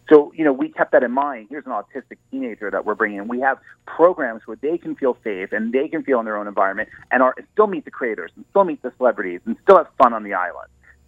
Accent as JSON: {"language": "English", "town": "Atlantic City", "region": "New Jersey", "country": "United States", "said": "I'm from New Jersey. I'm an AC boy."}